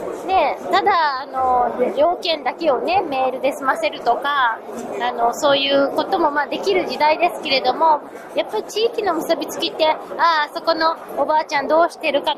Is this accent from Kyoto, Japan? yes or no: yes; Kyoto, Japan; やはり私は小さい頃から鴨川で遊んで育ってきたので、やっぱり鴨川の堤防、桜並木も綺麗ですよね